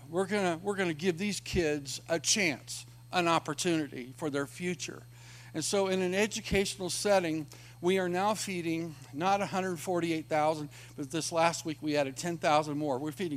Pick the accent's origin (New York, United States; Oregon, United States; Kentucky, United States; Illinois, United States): Oregon, United States; Springfield; I know when I was growing up, I grew up poor outside of Eugene, Oregon in Springfield.